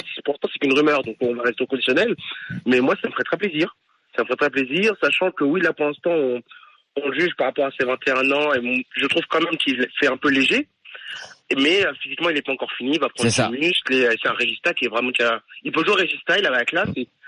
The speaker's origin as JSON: {"language": "French", "town": "Paris", "region": "Île-de-France", "country": "France", "said": "Oui, je suis dur, je suis parisien, je suis dur."}